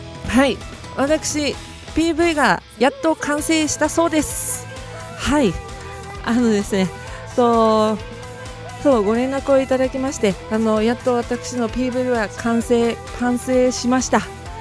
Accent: Fukuoka, Japan; また地元の九州でもライブしたいですね。地元の九州でもライブしたいなと思ってます。そうですねこの間福岡に帰ったんですよ

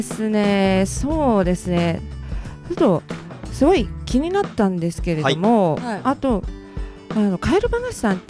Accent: Kyushu, Japan; 私九州出身なんですよ。

